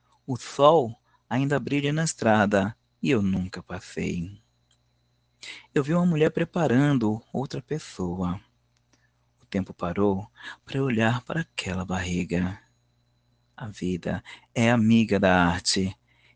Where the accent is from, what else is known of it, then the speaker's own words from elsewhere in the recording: São Paulo, Brazil; sou de São Paulo, capital, que é onde eu estou, e me lembrei de você.